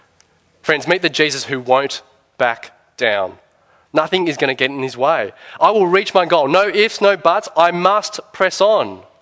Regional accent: New South Wales, Australia; one of my sins, I guess, is that I grew up on the North Shore. And I went to a school called Knox Grammar School

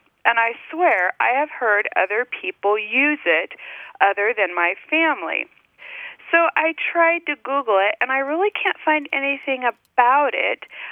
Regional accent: Texas, United States; also born or lived in Indiana; I grew up in Texas, and I was born in Indiana, so I'm a Hoosier growing up in Texas, but both of my mom and my dad's people are from Kentucky and Louisiana.

